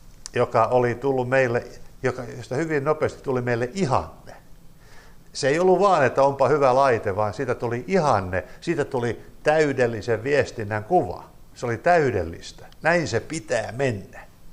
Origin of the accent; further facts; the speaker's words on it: Vaasa, Ostrobothnia, Finland; kun mä oon kotoisin Vaasasta ja Vaasassa on iso saaristo, se on iso saaristo